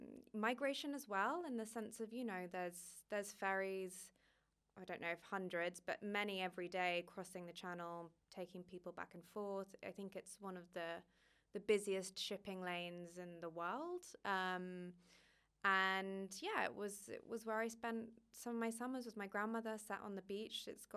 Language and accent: English; London, United Kingdom; So, I mean, I'm from London, but my grandparents lived in Canterbury and Dover.